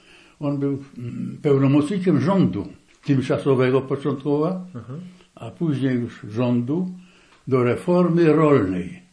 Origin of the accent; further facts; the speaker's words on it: Białki Dolne, Lublin Voivodeship, Poland; born there; urodziłem się w Białkach Dolnych, gmina Ułęcz, to jest tam gdzieś koło Ryk, Ryki Dęblin